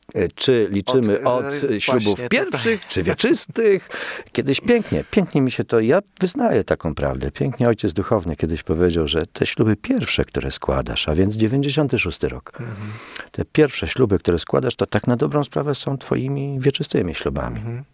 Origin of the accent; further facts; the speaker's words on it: Białystok, Podlaskie Voivodeship, Poland; Ja pochodzę z diecezji białostockiej, właściwie samego Białegostoku.